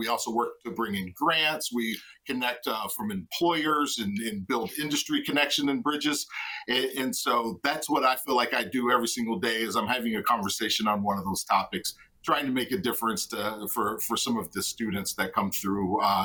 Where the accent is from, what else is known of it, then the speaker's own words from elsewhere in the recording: Kentucky, United States; I grew up in Western Kentucky, and I was working in marketing or in banking